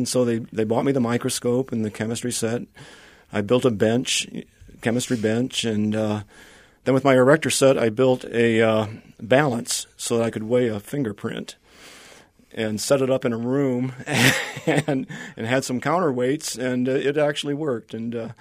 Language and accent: English; Midwest, United States; I grew up in the Midwest, but I always liked to explore, and I was always very curious about things.